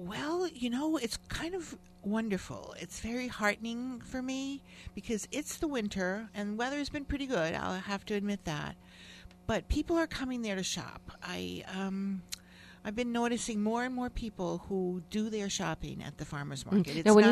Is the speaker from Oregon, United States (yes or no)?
yes; Oregon, United States; I came here from Oregon.